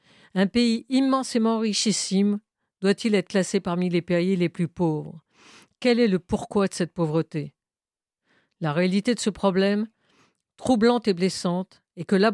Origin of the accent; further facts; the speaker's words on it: Kinshasa, DR Congo; Je suis né à Kinshasa, d'une famille de 4 enfants, dont 2 filles et 2 garçons.